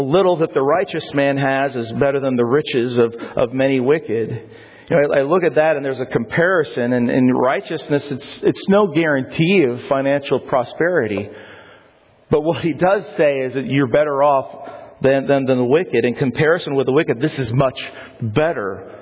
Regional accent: Colorado, United States; I grew up in Colorado, but we would take trips to California

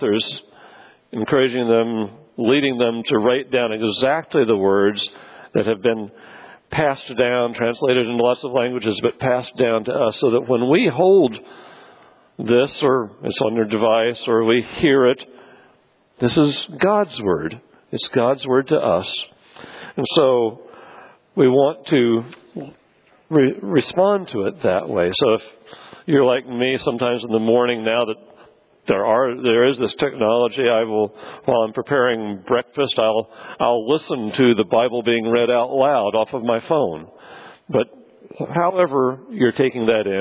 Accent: Missouri, United States; I'm from Missouri, which means every once in a while you hear me slip in a y'all.

